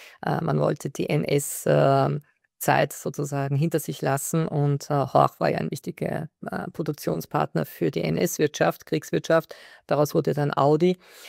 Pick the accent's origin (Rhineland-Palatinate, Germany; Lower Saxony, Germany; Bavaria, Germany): Lower Saxony, Germany; Ich habe selbst als Kind in Niedersachsen gelebt und ich kannte unter meinen Schulkameraden Kinder, deren Eltern und Großeltern bei Volkswagen gearbeitet hatten.